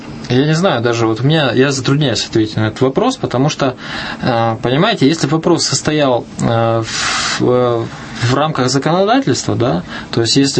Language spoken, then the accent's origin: Russian; Arkhangelsk Oblast, Russia; я сам родом из Архангельской области